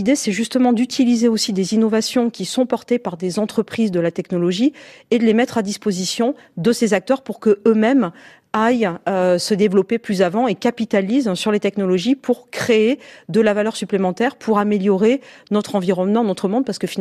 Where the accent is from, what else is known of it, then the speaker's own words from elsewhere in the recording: France; Moi, je suis française, je suis européenne